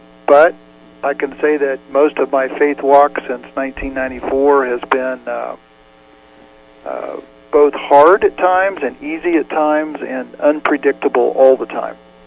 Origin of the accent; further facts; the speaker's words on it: Kansas, United States; now he's from Oklahoma and I'm from Kansas, so we tend to speak similar language.